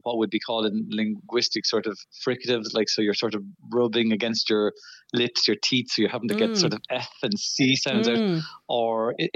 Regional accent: Leinster, Ireland; I'm from Kildare, actually.

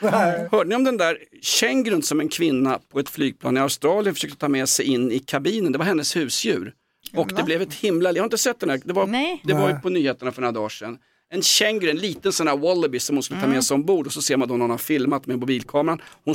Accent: Vällingby, Stockholm County, Sweden; gudarna ska veta att vi stökar runt hemma i Vällingby

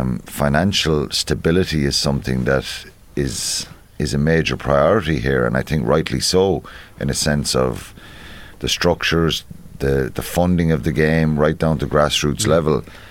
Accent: Munster, Ireland; I grew up in Tipperary

